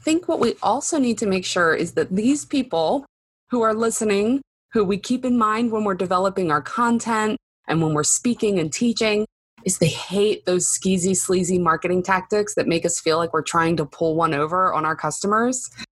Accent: Baltimore, Maryland, United States; I am from Baltimore, Maryland.

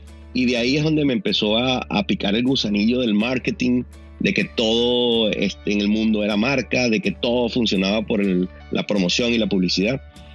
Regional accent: Venezuela; yo soy venezolano, de verdad, casi de pura cepa. Estoy saliendo del cuarto piso en edad

